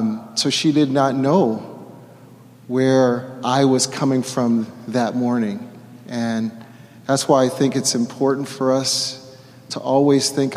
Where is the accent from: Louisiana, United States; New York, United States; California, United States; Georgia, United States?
California, United States; Beverly Hills; I remember that Joe Schiff, who I grew up with in Beverly Hills, greeted us at the door.